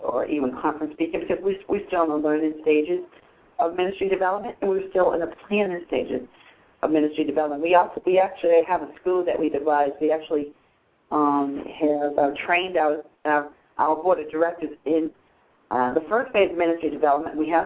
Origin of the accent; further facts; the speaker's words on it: New England, United States; I'm a broadcaster from the New England area